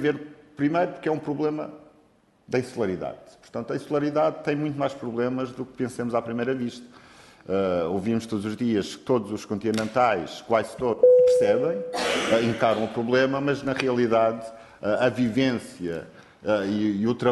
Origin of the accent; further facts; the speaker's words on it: Madeira, Portugal; Eu sou da Madeira, ouço notícias, vejo e leio